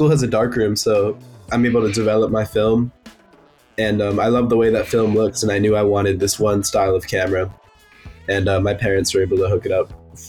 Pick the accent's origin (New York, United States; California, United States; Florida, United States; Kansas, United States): New York, United States; Brooklyn; I'm from Brooklyn, New York.